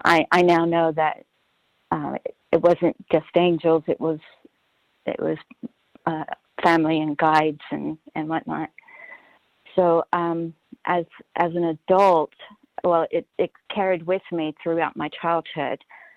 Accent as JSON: {"language": "English", "region": "the South", "country": "United States", "tie": "born or raised there", "said": "growing up in the Bible Belt in the South"}